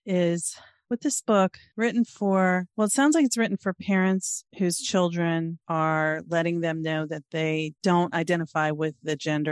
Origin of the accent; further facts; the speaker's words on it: Norfolk, Virginia, United States; now in Maryland, United States; I grew up in Virginia mm-hmm. and, you know, even a little bit more progressive than a lot of places, Norfolk, where I'm from, which is in southeastern Virginia